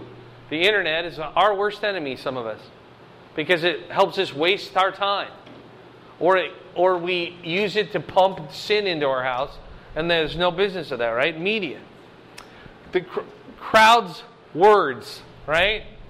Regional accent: Fort Dodge, Iowa, United States; I grew up in Fort Dodge, Iowa. Anyone know where Fort Dodge is?

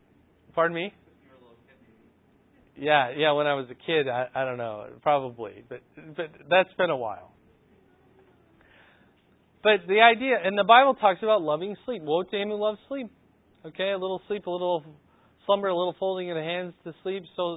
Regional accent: Iowa, United States; I'm from Iowa. In Iowa, you don't really have to take any particular road.

